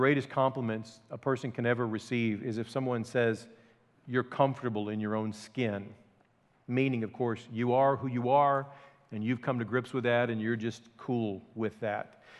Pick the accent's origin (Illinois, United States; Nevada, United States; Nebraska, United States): Illinois, United States; maybe one day I would be a leading politician in my home state of Illinois.